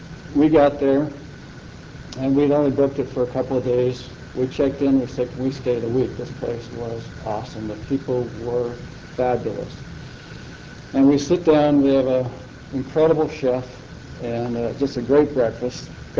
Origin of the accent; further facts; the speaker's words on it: United States; And people I didn't know came up to me and were just so happy to see me as an American.